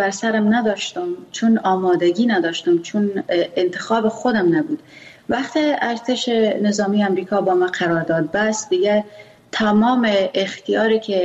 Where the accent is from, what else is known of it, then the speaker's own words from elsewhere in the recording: Afghanistan; first language Pashto; Persian is a second language; چون ما زبان مادریم پشتو است